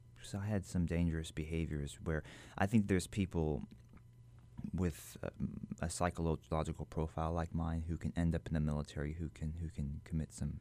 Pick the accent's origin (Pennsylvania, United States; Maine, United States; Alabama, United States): Alabama, United States; So my father, he was half white and half black, and my mother's Korean. I grew up in Alabama, and my father was born in 1925.